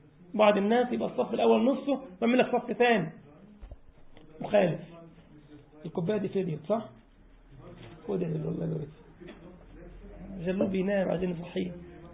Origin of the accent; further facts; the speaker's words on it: Egypt; كان عندي اسبوع دعوه في منطقه اسمها الويلي عندنا في مصر